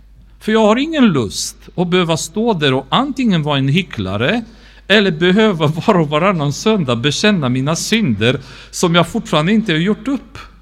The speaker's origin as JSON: {"language": "Swedish", "country": "Romania", "said": "det var när jag gick genom min församling hemma i Rumänien"}